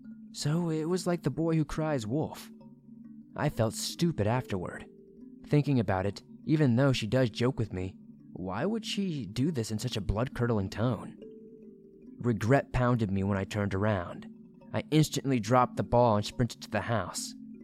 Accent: Romania; English is a second language; I want to apologize for my English, since it is not my first language, and my grammar mistakes might be too frequent. For context, I am 31 years old, I'm a female, and I am from a small European country named Romania.

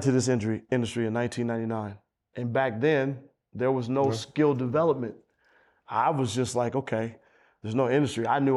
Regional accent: Oakland, California, United States; You know, I'm from Oakland.

